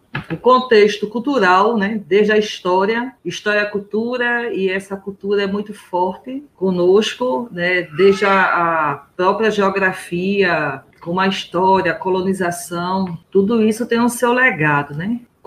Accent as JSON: {"language": "Portuguese", "town": "Vicência", "region": "Pernambuco", "country": "Brazil", "tie": "born or raised there", "said": "sou natural de Vicência e atuo com educação e com cultura há um bom tempo"}